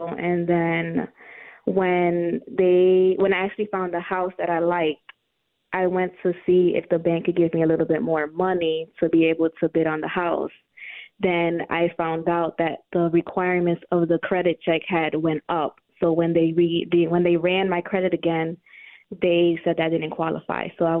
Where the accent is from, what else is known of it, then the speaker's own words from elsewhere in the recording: Rochester, New York, United States; also born or lived in Staten Island, United States; I grew up in Staten Island, but then when I was about 7, I came back to Rochester.